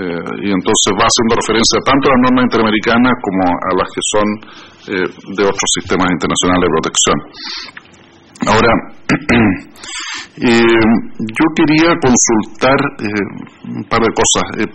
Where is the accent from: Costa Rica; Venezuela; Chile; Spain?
Chile; información que poseía el Comité de Inversiones Extranjeras en Chile, en mi país